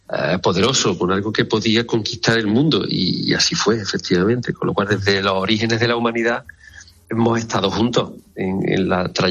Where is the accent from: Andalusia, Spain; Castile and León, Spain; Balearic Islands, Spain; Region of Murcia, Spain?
Andalusia, Spain; Bujalance; cuando yo estudiaba las avutardas en mi pueblo, en Bujalance